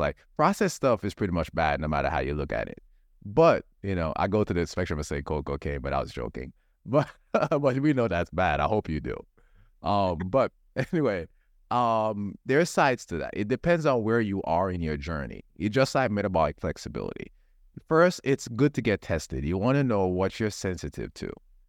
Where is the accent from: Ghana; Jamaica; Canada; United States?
Jamaica; I grew up in Jamaica. In Jamaica, when it comes to beans, we sprout them, we wash, we pressure cook our beans.